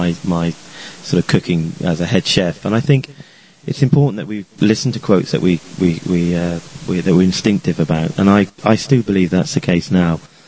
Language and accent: English; South West England, United Kingdom; I grew up in Devon, so I went to catering college in Exeter, then off to London